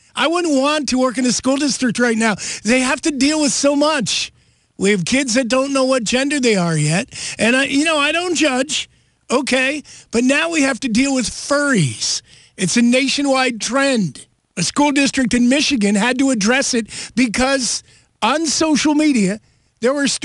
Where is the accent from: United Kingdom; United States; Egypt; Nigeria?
United Kingdom; Scotland; I am Scottish.